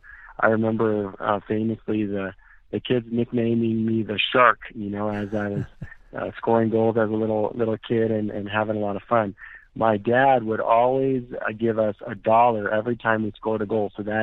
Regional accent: Larkspur, Colorado, United States; also born or lived in Thornton; I was born in Thornton, Colorado, which is a suburb of Denver, and lived most of my life in the little town Larkspur, Colorado.

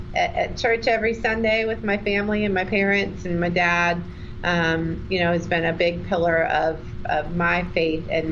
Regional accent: Orlando, Florida, United States; And I actually started playing slow pitch softball in Florida, where we moved and where I grew up in the Orlando area.

